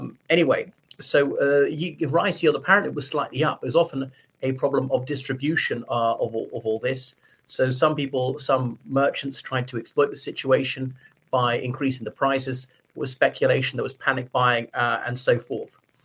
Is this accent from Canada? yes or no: no; Ireland; from Ireland.